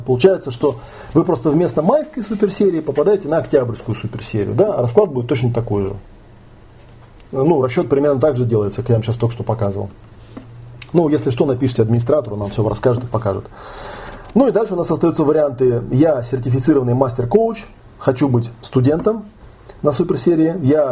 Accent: Moscow, Russia; Я, правда, как москвич, не понимаю, зачем ездить в Москву.

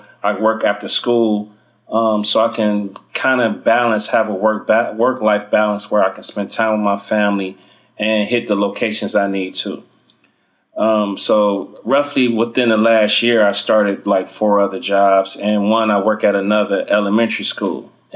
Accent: Cleveland, Ohio, United States; I'm from Cleveland, Ohio.

